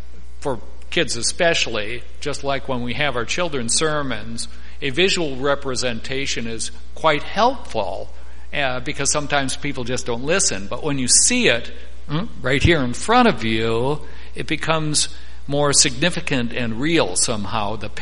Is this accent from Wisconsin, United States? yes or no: yes; Wisconsin, United States; I had not been educated properly because I grew up in Wisconsin.